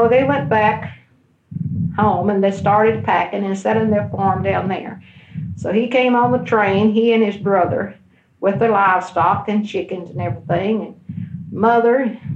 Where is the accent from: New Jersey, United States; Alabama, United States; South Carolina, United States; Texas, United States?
Texas, United States; Gatesville; born there; Well, I was born in Correll County, about 4 miles east of Gatesville, and that was located on the Gatesville and Waco Highway.